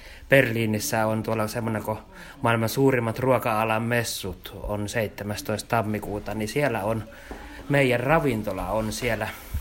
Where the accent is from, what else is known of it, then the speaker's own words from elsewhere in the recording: Mikkeli, Southern Savonia, Finland; ja on tultiin Savonmaasta, eli Mikkelistä tultiin